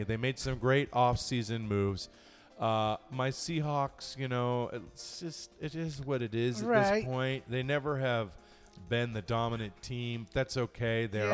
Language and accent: English; Seattle, Washington, United States; born there; I was born in Seattle.